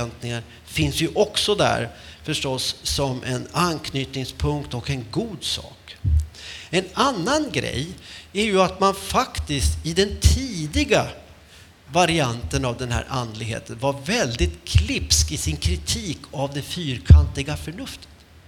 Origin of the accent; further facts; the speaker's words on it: Uppsala County, Sweden; som vi säger i min hembygd i Norduppland.